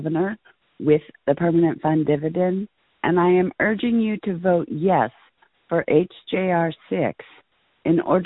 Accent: Palmer, Alaska, United States; I'm from Palmer, Alaska.

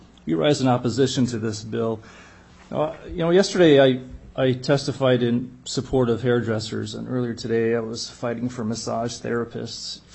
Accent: Salcha, Alaska, United States; I've got three kids myself. I'm from Salch, Alaska, outside of Fairbanks.

